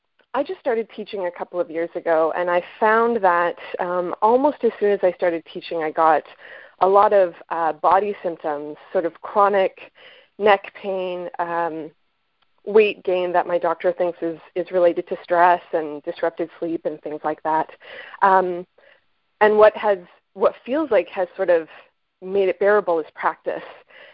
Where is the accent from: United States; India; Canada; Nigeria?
Canada; Ottawa, Ontario; I'm from Ottawa.